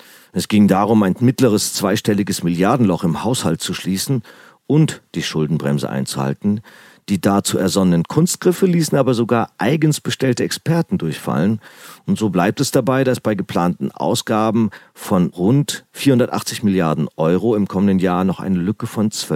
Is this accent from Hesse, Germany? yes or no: yes; Frankfurt, Hesse, Germany; Eher Ebbelweih, ehrlich gesagt, als Frankfurter Bub.